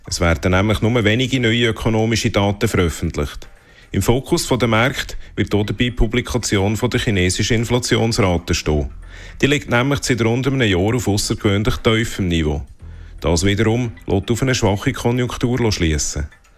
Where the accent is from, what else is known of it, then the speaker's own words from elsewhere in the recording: Switzerland; Bei uns in der Schweiz hat es etwas schlechter ausgesehen.